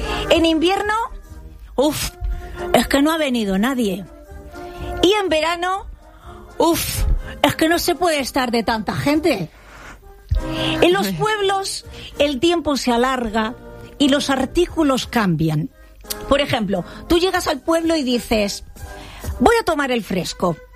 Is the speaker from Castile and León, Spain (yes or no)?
yes; Covarrubias, Castile and León, Spain; Pero en Covarrubias, que es mi pueblo